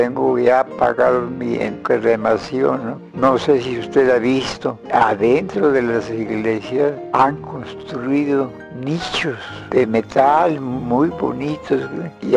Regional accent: Toluca, State of Mexico, Mexico; Yo soy originario de Toluca, nací en 1907, de 15 de febrero cumplí 100 años.

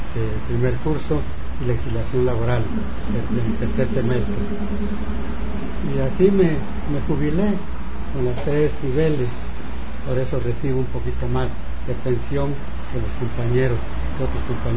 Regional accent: Mexicali, Baja California, Mexico; yo no vengo de aquí, de una colonia, vengo de la ciudad de Mexicali.

